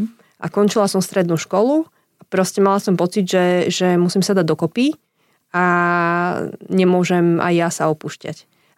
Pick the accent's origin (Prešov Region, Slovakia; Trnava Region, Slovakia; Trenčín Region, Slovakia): Trenčín Region, Slovakia; Prievidza; ja pochádzam z Prievidze a tam stále proste malé mesto, kde každý každého pomaly pozná.